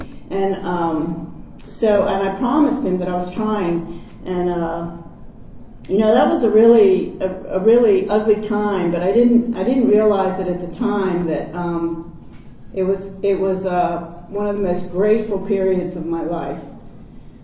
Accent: Potomac, Maryland, United States; And I wasn't like them, because I grew up in Potomac, Maryland.

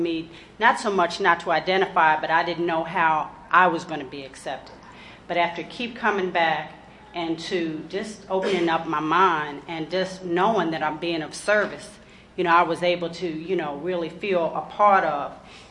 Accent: Maryland, United States; I'm from the South Potomac area in Maryland

